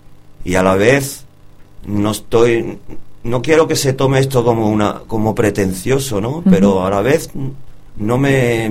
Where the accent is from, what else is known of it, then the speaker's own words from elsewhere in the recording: Extremadura, Spain; Y el corazón gordo como un tomate de esto de mi tierra, de Extremadura.